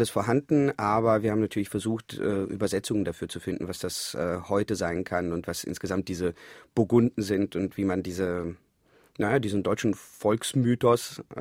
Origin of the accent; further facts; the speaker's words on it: Kazakhstan; now in Germany; ich bin in Kasachstan aufgewachsen und das war ja so ein großer Melting Pot, wo ja nicht nur Russen und Russendeutsche gelebt haben, sondern auch Kasachen, Koreaner, Chinesen, alles Mögliche.